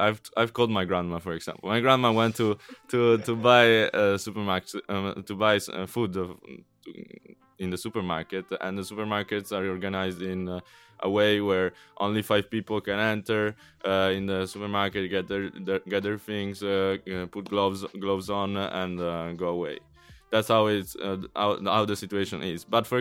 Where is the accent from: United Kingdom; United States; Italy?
Italy; English is a second language; because I'm from Italy